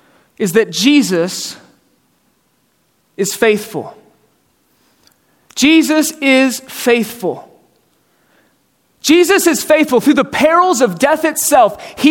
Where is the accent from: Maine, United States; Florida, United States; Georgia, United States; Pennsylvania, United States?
Georgia, United States; Atlanta; moved away as an adult; now in St. Joseph, United States; And when I was 18 years old, I moved from Atlanta, Georgia, where I grew up, to St. Joseph, Missouri, 11 years ago.